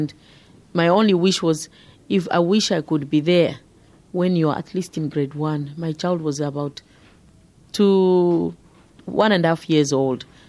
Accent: Zambia; English is a second language; from Zambia.

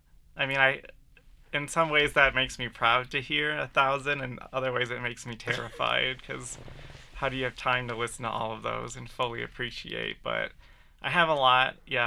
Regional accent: Appleton, Wisconsin, United States; growing up in Appleton, Wisconsin, I was into punk culture.

